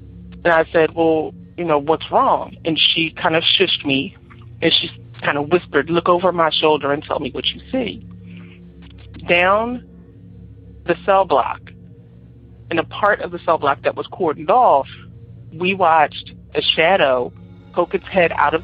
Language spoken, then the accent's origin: English; Philadelphia, Pennsylvania, United States; I'm from Philadelphia, Pennsylvania.